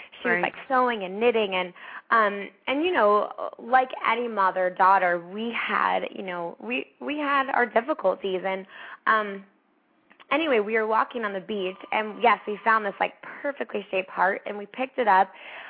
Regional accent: Boulder, Colorado, United States; now in Los Angeles, United States; And actually, when I came here, I'm from Boulder, and Boulder's a very innocent city. And so I used to, like, wave to everybody, you know, in Colorado.

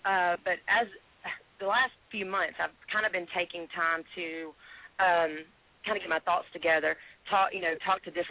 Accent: Tupelo, Mississippi, United States; Oh yeah, I'm from Tupelo, Mississippi. So you know, it's the hometown

